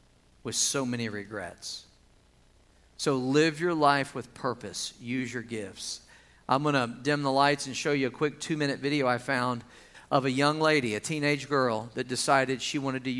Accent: Missouri, United States; I grew up in Missouri. We had a fireplace, and we didn't rely on it for heat.

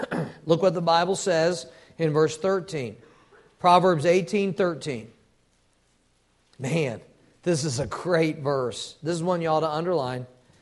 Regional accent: the South, United States; How that I'm more from the South and I talk a little slower sometimes

